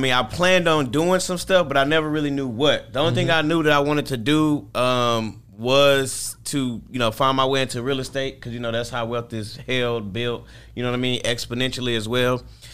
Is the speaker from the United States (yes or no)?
yes; St. Louis, Missouri, United States; I'm from St. Louis, Missouri.